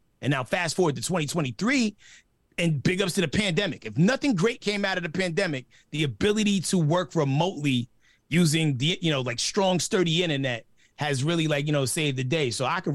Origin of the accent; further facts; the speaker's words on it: New York, United States; moved away; also born or lived in Dallas, United States; I'm originally from New York, but then like most New Yorkers, we found some trouble and had to go down south.